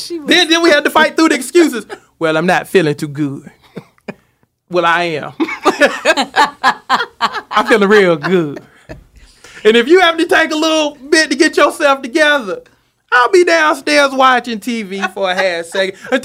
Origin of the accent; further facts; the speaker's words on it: Seneca, South Carolina, United States; I was like, you know I'm from Seneca, South Carolina, so it's kind of like home. I'm like, she reminds me of people from my hometown.